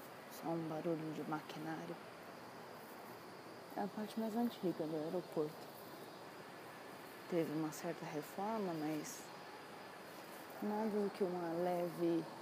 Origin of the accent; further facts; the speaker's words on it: São Paulo, Brazil; now in São José do Rio Preto, Brazil; Eu não sou daqui, de São José do Rio Preto. Sou de São Paulo.